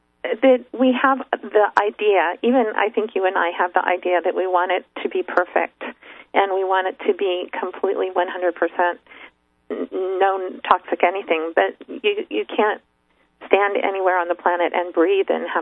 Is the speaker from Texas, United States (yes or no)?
no; Oakland, California, United States; also born or lived in Marin County, United States / San Francisco, United States; I used to live in San Francisco. I was born and raised in Oakland and Marin County, and San Francisco is a place that I know.